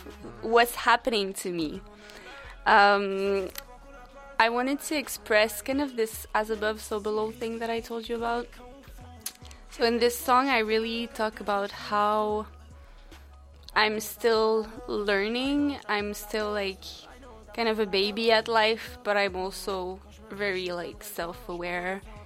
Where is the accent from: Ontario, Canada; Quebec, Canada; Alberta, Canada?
Quebec, Canada; accent: Quebecois; I'm not actively trying to keep my Quebecois accent in my music.